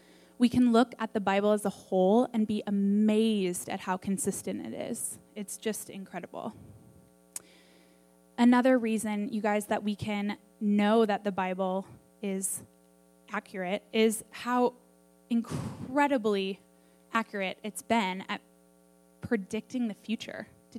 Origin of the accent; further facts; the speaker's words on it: Minnesota, United States; Well, I grew up in Minnesota.